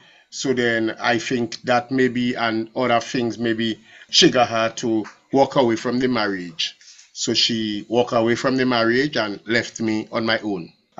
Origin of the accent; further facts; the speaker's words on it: Dominica; as you stated. I'm from Dominica. I was born of parents with 8 of us.